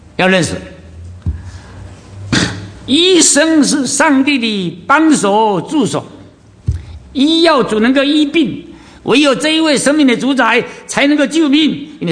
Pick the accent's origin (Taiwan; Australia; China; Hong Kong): Taiwan; 我是从台湾来的啊，对台湾的这个消息就比较关心一点。